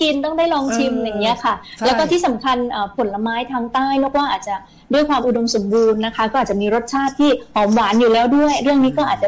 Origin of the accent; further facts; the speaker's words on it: Nakhon Si Thammarat, Thailand; พอเราเป็นสาวใต้เมืองนครอะไรที่เป็นความภาคภูมิใจของเราเราก็นำมาใช้ในชีวิตประจำวัน